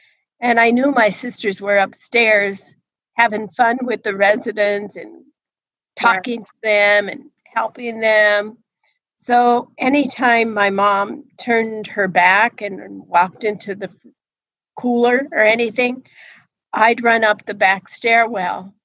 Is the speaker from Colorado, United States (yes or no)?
yes; Denver, Colorado, United States; Well, I was born in Denver and raised.